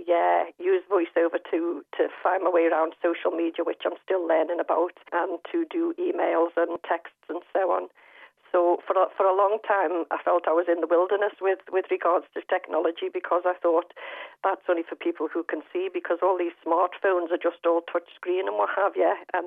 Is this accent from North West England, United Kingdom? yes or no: yes; Liverpool, North West England, United Kingdom; moved away as an adult; now in North Lanarkshire, United Kingdom; I live in North Lanarkshire. I am originally from Liverpool, as you may know from the accent, but I married a Scotsman and moved up here in 1982.